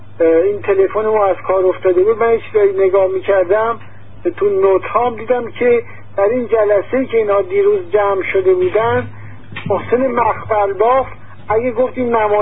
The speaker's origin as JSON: {"language": "Persian", "country": "Iran", "said": "مردم ما عوض این که اینقدر هی پوز بدن ما ایرانی هستیم از همه بالاترین"}